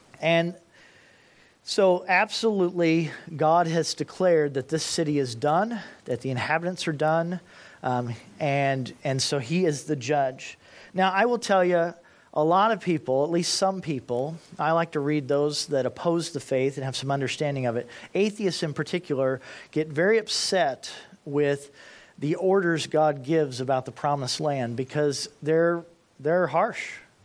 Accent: Indianapolis, Indiana, United States; I grew up in Indianapolis, Indiana.

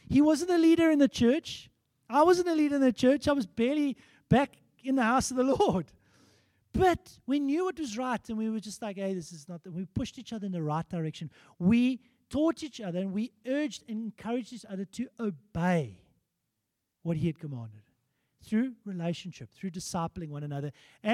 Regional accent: Eastern Cape, South Africa; They were the same age as me, but they were very Afrikaans. Very, like, and I'm an English boykie from the Eastern Cape.

